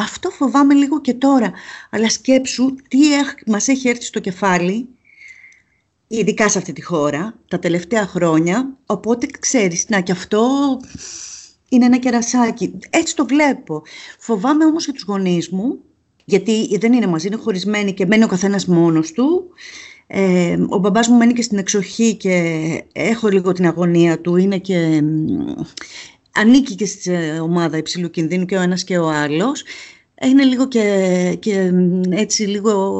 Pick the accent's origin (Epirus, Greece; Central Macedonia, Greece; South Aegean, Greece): South Aegean, Greece; Kea; Το νησί μου είναι Ιτζιά.